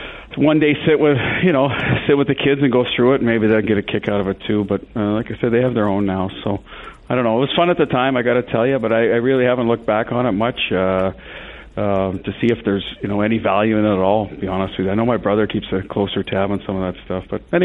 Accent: Ottawa, Ontario, Canada; I grew up in Ottawa. I had a paper route, so I started collecting around 8, 9 years old

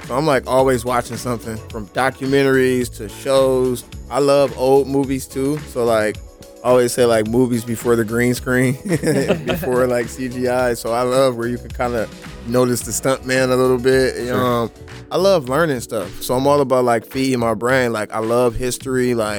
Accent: Toledo, Ohio, United States; Yeah, growing up in the Midwest, it's like middle America, real blue collar. You got the auto industry, you got the factories, different factories. And Toledo, Ohio is where the first Jeep factory started at.

